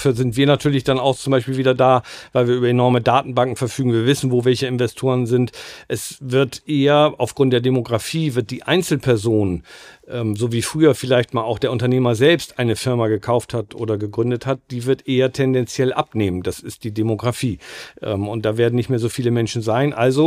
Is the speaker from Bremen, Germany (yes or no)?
yes; Bremen, Germany; Also ich glaube erstmal wirklich von außen als Bremer Anerkennung, Respekt